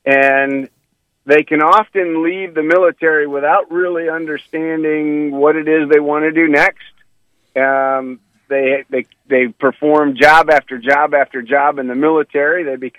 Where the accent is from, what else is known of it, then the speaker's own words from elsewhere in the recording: St. John's, Michigan, United States; I grew up in St. John's, Michigan, 18 miles north of Lansing and East Lansing, Michigan State University right there.